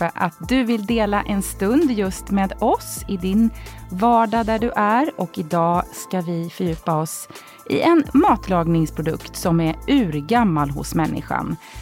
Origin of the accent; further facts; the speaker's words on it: Växjö, Kronoberg County, Sweden; Jag växte upp på landet utanför Växjö.